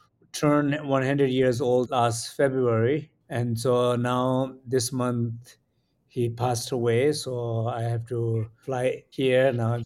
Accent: India; born there; So, well, I was born in India. My parents were left Tibet in 1959 when the Chinese took it over Tibet. So they flee there to India, and I was born there.

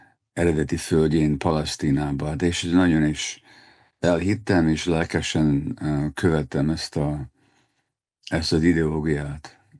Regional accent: Budapest, Hungary; még a fiatalkoromban, a gyerekkoromban, tehát Budapesten is tapasztaltam antiszemitizmust iskolába például.

